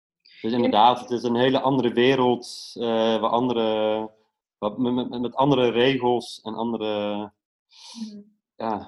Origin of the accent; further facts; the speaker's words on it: Netherlands; ik ben een Nederlander, ik kan niet naar Holland gaan nu, als ik zou willen.